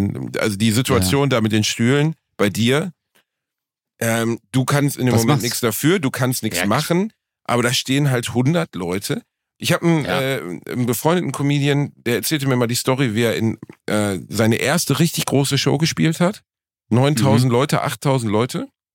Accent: Germany; Ich bin Deutscher

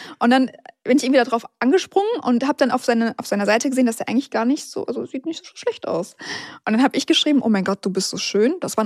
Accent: Koblenz, Rhineland-Palatinate, Germany; Ich komme halt eigentlich aus Koblenz, also hier aus der Ecke

